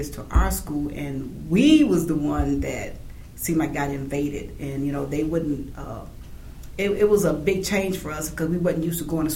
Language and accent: English; Colorado Springs, Colorado, United States; born there; also born or lived in Augusta, Georgia / Kansas City; I was born in Colorado Springs, and I was living in Augusta, Georgia. My father passed, and I ended up in Kansas City with my mom.